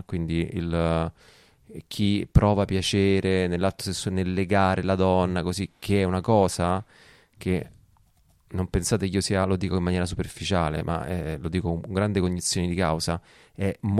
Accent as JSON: {"language": "Italian", "town": "Rome", "region": "Lazio", "country": "Italy", "said": "però comunque sono di Roma, quindi ci sta."}